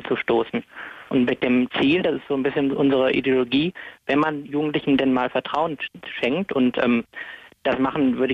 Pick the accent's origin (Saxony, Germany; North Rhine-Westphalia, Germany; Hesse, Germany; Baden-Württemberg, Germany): North Rhine-Westphalia, Germany; Essen; now in Munich, Germany; Na, ich komme eigentlich aus Essen.